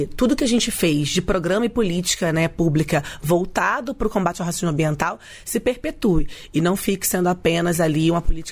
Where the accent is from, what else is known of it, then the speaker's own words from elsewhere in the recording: Rio de Janeiro, Brazil; Eu, como carioca que sou, vou tentar explicar um pouco